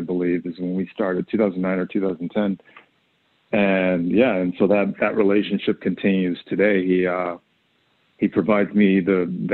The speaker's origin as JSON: {"language": "English", "region": "California", "country": "United States", "lives_now": "Los Angeles, United States", "said": "I'm originally from Los Angeles County. And I know that's kind of rare as far as LA is concerned, because everyone's from somewhere else usually. But I'm actually from"}